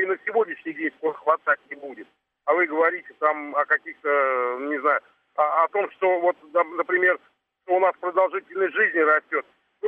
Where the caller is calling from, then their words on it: Moscow, Russia; Я звоню из Москвы.